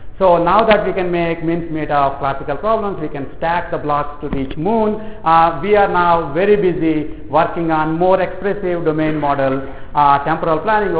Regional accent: South India, India; I'm from South India, I can be spicy.

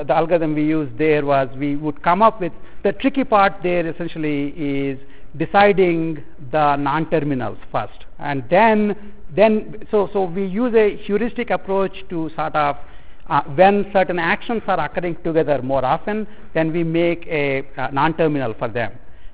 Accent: India; accent: Indian English; You know, I'm from India and I actually speak the Indian English, which is much more grammatical actually.

